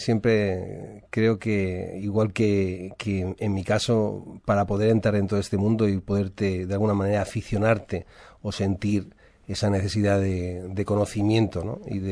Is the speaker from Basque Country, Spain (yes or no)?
no; Barcelona, Catalonia, Spain; also born or lived in Cartagena / Alicante; now in Madrid, Spain; De muchos lugares y de ninguno. Aquí a Madrid, en principio de Barcelona a Cartagena y de Cartagena a Alicante. Y de Alicante pues aquí a Madrid.